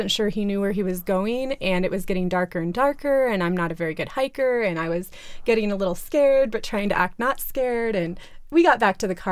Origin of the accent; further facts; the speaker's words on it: Washington, United States; Well, I grew up in the Northwest. And in my town, we received 100 inches of rain a year, about. I'm not exaggerating. So we were near a rainforest, if you knew there was a rainforest in Washington State.